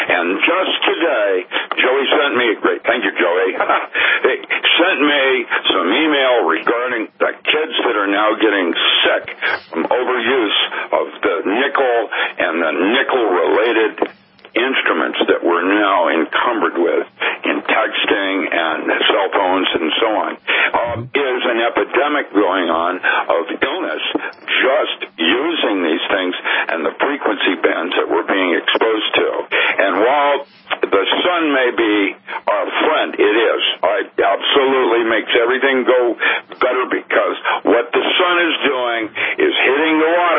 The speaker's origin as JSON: {"language": "English", "region": "England", "country": "United Kingdom", "said": "but then that's because I'm English also."}